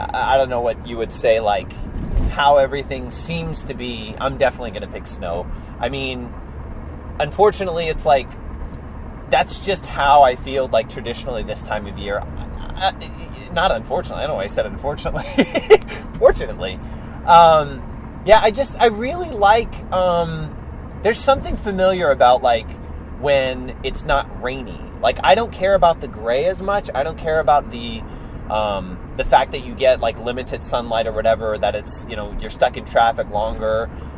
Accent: Texas, United States; Okay, so I grew up in Texas, which, again, doesn't get traditionally cold.

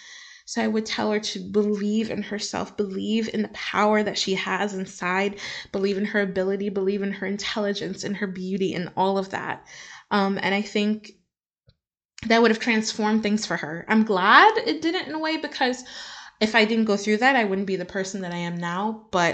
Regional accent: United States; I am American, so I can answer this question.

